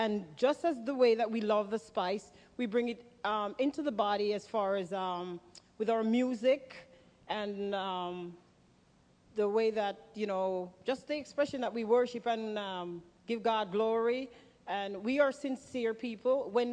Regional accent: Jamaica; I'm from Jamaica, the sunny island that everyone loves, I hope.

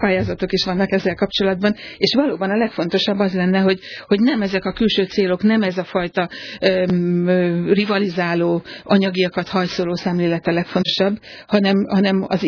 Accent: Hungary; miért van az, hogy mondjuk a svájciak vagy az írek sokkal boldogabbak, mint mi magyarok vagyunk.

